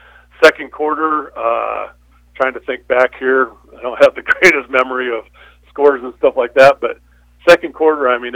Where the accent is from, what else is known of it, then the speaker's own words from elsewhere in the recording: McCook, Nebraska, United States; You know, I grew up in McCook and Trenton area, so I kind of know those parts